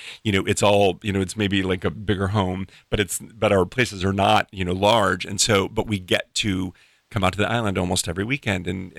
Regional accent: Illinois, United States; I grew up in outside of Chicago, and you know, pizza is really big.

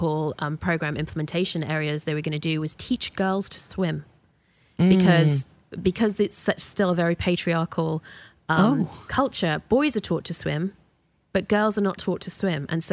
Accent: United Kingdom; I think as a Brit, traveling in these places is always difficult

